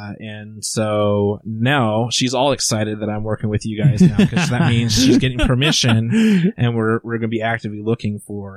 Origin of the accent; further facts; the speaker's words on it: California, United States; So, I grew up in Southern California, so hence the not so much off-roading.